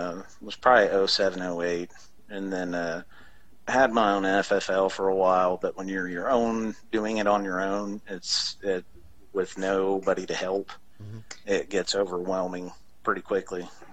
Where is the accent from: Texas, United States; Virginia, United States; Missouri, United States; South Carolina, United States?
Missouri, United States; Carl Junction; I grew up outside of Joplin, Missouri, in a tiny little town called Carl Junction.